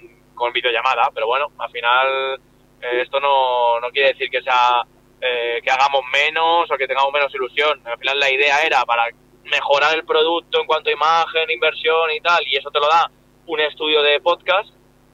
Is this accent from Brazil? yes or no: no; Madrid, Community of Madrid, Spain; Yo soy el único de Madrid